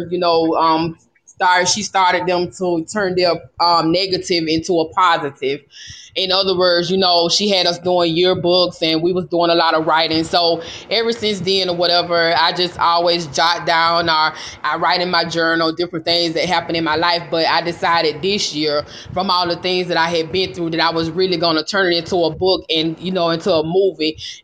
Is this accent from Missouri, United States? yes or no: no; Quincy, Florida, United States; I was born and raised in Quincy, Florida … which was my grandmother.